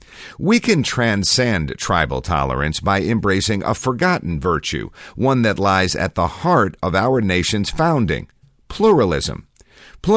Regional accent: Utah, United States; the Utah Compromise, an historic anti-discrimination law passed by my home state's legislature in 2015

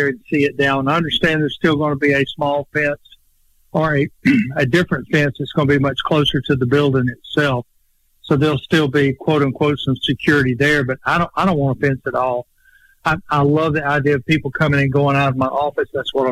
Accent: Alabama, United States; I want to go on offense because I know I'm from Alabama and I understand football

